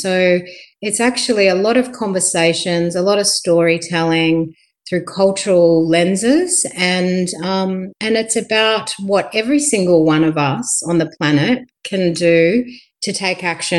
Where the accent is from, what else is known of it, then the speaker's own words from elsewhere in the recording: Sydney, New South Wales, Australia; now in Melbourne, Australia; I was born on Wurundjeri country and raised on Gadigal lands in Sydney, and I've been living down here on Wurundjeri country now for 10 years, but I have Bundjalung descendants as well.